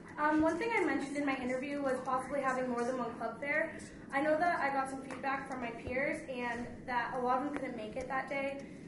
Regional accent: Las Vegas, Nevada, United States; I am from the Las Vegas Valley, and student government has always been a huge part of my life from elementary school throughout high school.

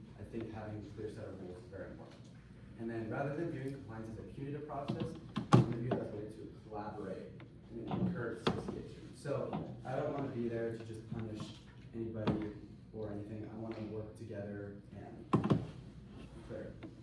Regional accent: Reno, Nevada, United States; can you tell a little bit about me? So I'm from Reno, Nevada.

